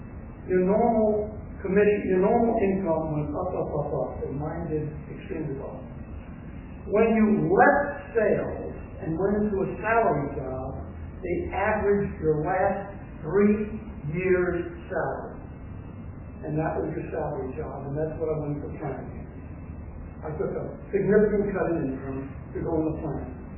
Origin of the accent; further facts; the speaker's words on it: Illinois, United States; I'm from Illinois, my wife's from New York. She had never been to California, I had been out here once.